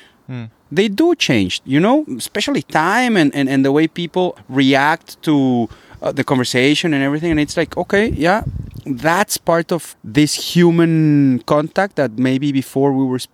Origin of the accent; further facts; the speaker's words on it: Guadalajara, Jalisco, Mexico; because I'm from Guadalajara and the ranch was of blue agave.